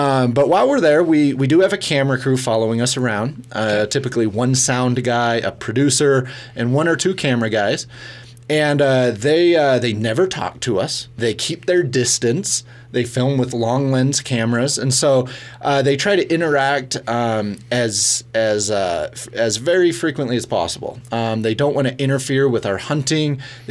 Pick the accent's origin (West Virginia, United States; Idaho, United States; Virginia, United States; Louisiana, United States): Idaho, United States; Pocatello; I grew up here in Pocatello, born and raised here, graduated from Century High School and Idaho State. And I grew up on a small farm outside of Pocatello in Bannock County.